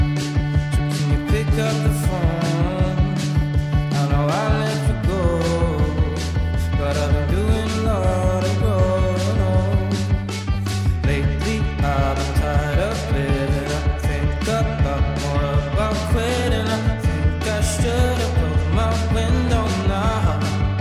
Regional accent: Skåne, Sweden; accent: Scanian; Skärmtid, jag pratar skånska tyvärr.

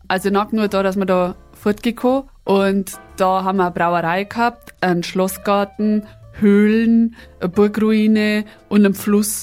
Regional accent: Bavaria, Germany; accent: mix of Upper Palatinate and Lower Bavarian; ich komme aus der Oberpfalz, da ist immer neblig

